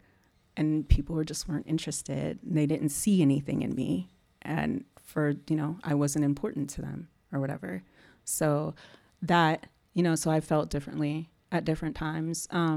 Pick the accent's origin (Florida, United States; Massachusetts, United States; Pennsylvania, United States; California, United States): Pennsylvania, United States; Erie; I'm from Erie, Pennsylvania.